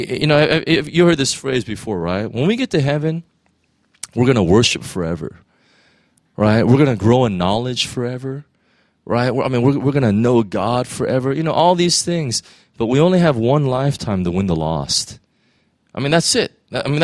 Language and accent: English; United States; I mean, we have, especially as an American, I have such a sense of justice.